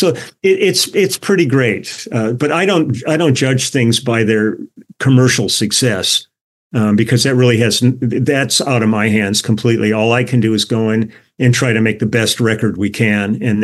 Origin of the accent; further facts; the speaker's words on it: Milwaukee, Wisconsin, United States; I said, me too. I was from Milwaukee.